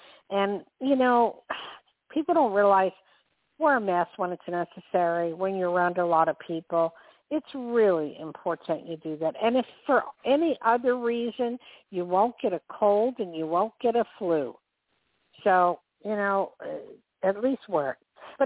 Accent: New York City, New York, United States; Okay, that's my town, New York. I was born

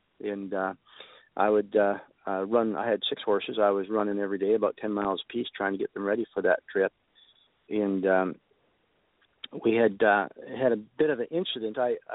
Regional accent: Canada; I'm a Canadian. I don't have any insurance.

